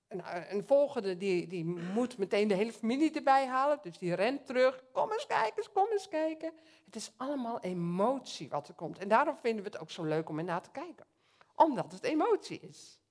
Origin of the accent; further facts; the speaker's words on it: Soest, Utrecht, Netherlands; ik kom uit Soest. Niet zo heel ver hier vandaan, achter Amersfoort. Ik ben getrouwd, 5 dochters, waarvan 4 uit huis zijn.